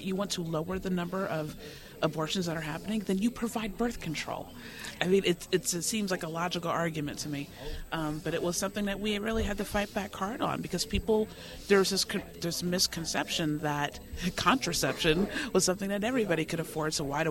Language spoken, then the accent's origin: English; New Jersey, United States; You know, I'm from New Jersey, and there used to be lots of, you know, very, you know, sort of liberal, quote unquote, Republicans